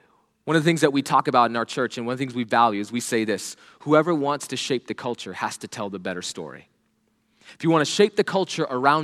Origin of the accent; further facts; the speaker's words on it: India; moved away; I grew up in India during the time of Star Wars, so I have no idea what Star Wars even was when I moved here.